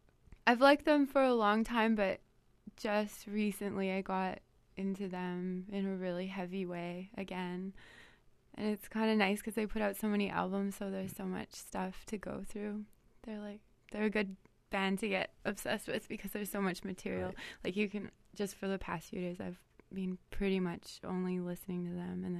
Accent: Siksika, Alberta, Canada; Yeah, it's my family, we're from Siksika, and so I'm from

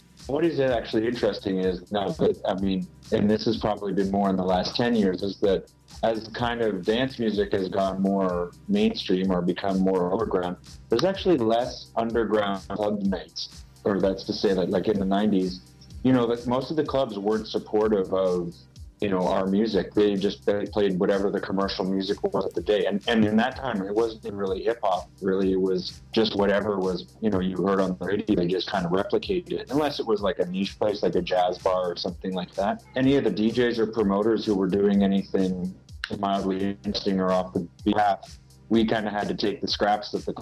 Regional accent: Toronto, Ontario, Canada; growing up in Toronto

